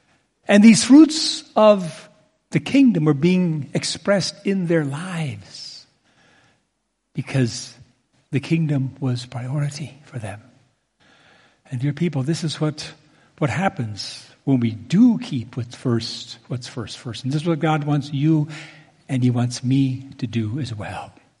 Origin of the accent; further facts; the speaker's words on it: Mexico City, Mexico; Many years ago, in Mexico City, you know, that's my hometown, there was a group of friends of mine who would meet regularly at a coffee shop.